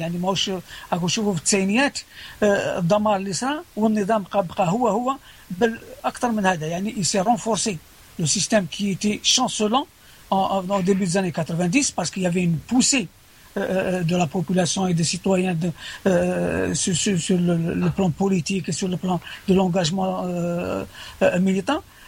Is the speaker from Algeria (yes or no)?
yes; Algeria; لازم ناخدوها بالاعتبار احنا كجزائريين